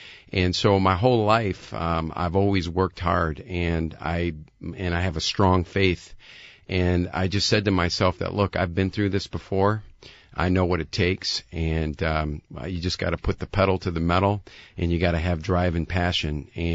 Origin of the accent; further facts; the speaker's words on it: Detroit, Michigan, United States; I'm still from Detroit.